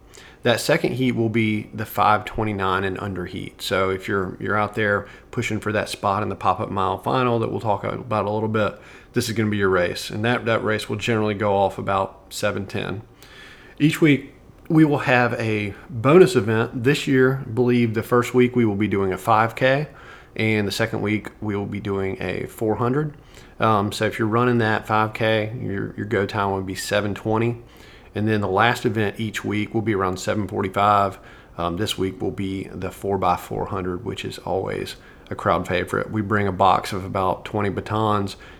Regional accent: Charlotte, North Carolina, United States; I grew up in Charlotte, went to Carolina, so I grew up at the Charlotte Tuesday night track meets.

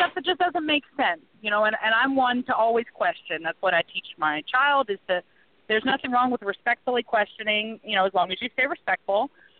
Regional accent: Galveston, Texas, United States; moved away; also born or lived in Baltimore, United States; Well, I grew up down in the Galveston-Houston area, in between around there. I'm actually from Baltimore is where I was born, but my parents relocated when I was real young.

